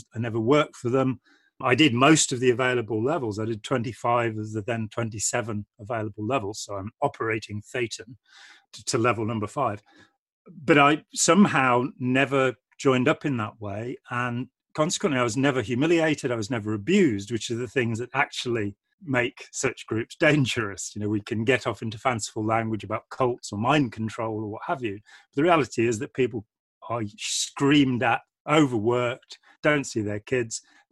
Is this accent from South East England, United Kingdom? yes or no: no; Lichfield, West Midlands, United Kingdom; now in Nottingham, United Kingdom; I'm from the Midlands.